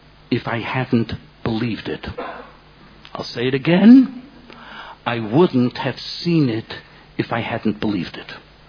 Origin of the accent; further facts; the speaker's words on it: United States; But I'm an American. I'm a hoarder. Our basements were never clean.